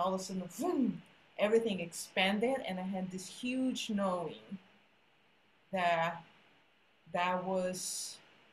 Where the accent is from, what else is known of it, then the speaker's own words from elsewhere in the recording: São Paulo, Brazil; English is a second language; I was born in Brazil and I lived in São Paulo, the second biggest city.